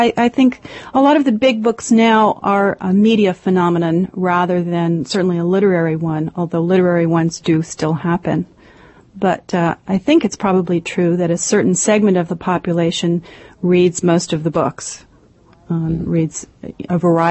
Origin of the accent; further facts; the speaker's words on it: New York, United States; came back to New York. I'm from New York.